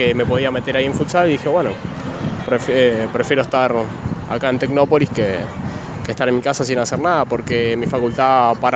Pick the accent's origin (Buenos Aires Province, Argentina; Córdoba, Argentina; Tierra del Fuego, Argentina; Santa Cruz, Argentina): Buenos Aires Province, Argentina; Florida; Soy de Florida Vicente López, acá de Buenos Aires.